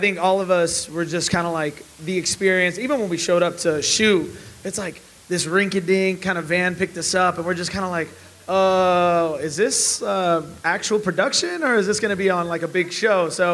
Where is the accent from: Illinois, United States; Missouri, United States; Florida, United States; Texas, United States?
Illinois, United States; Chicago; We didn't just connect because we're both from Chicago and we like Golden Retrievers.